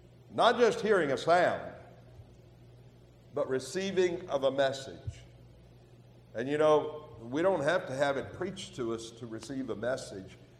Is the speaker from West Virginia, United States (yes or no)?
yes; Parkersburg, West Virginia, United States; I'm a mountaineer. I'm from Parkersburg originally, my wife and I both.